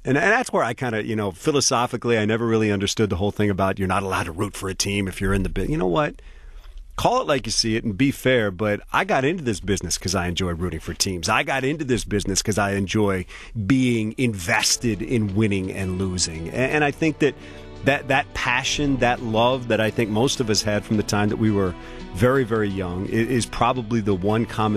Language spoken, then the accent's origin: English; Washington, District of Columbia, United States; Warner Wolf, who I grew up watching in Washington, D.C., and George Michael and Glenn Brenner and guys like that, they were big influences